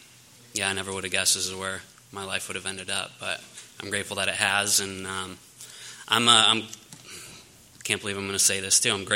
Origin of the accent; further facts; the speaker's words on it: Mission Viejo, California, United States; born and raised in Orange County, Mission Viejo, California, which is a pretty nice place. I wasn't from the streets.